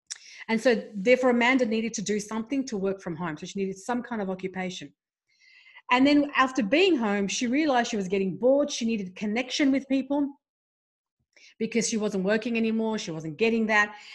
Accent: Canberra, Australian Capital Territory, Australia; when people ask me, where are you from? Where do you live? I say Canberra. And they're like, okay. So it's not Sydney or Melbourne.

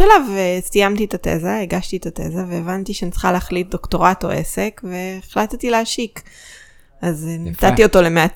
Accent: Petah Tikva, Central District, Israel; מפתח תקווה מכפר גנים. גדלתי שם בשכונה. הגענו לשם כשהייתי בכיתה ב', לפני כן היינו בפתח תקווה באזור אחר.

